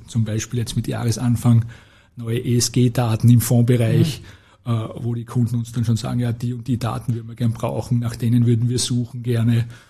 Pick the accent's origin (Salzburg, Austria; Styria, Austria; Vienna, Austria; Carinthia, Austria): Styria, Austria; als Steirer bietet sich natürlich